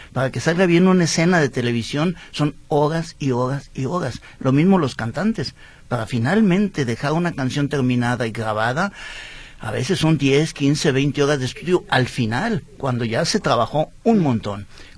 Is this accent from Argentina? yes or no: no; Mexico; also born or lived in France; now in Guadalajara, Mexico; estoy jubilado por Francia y paso la mitad de mi año allá y la mitad de mi año aquí en Guadalajara. Pero soy tan mexicano que me negué a recibir la nacionalidad francesa. Yo soy mexicano